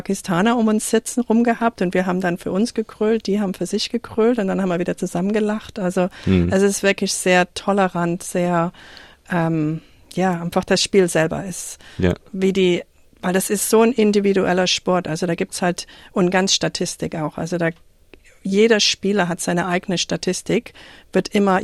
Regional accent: Germany; Also ich bin da reingeschlittert, mir kennt's ja nicht als Deutsche

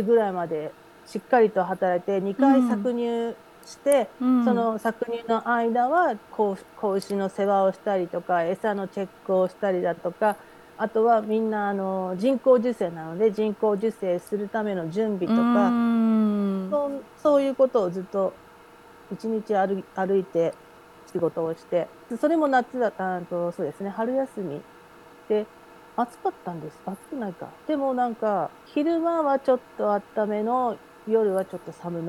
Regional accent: Tokyo, Japan; 私もともと東京出身なんですけども、東京からそのチャールトンっていうメインストリートに郵便局と銀行とスーパーとパブでおしまいみたいな、すごい小さなところだったんですね。

